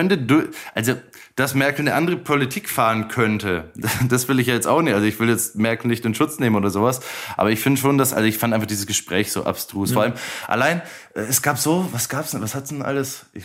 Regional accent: Bavaria, Germany; ich als Bayer habe davon keine Ahnung

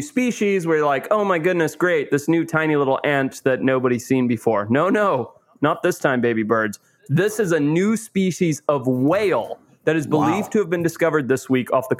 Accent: Zimbabwe; I'm from Africa. This doesn't make any sense. It's hot here.

